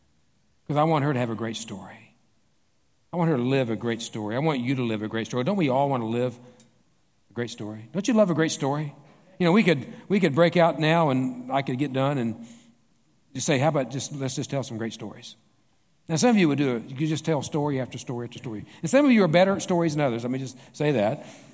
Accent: Kentucky, United States; Now, when I was a little boy growing up in Kentucky, I loved the stories about Daniel Boone and Davy Crockett.

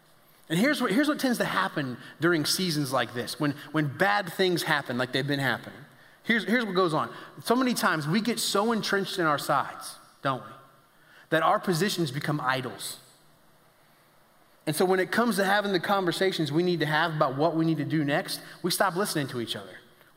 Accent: Indianapolis, Indiana, United States; I'm from Indianapolis. In case you didn't know that, I'm a huge Colts fan.

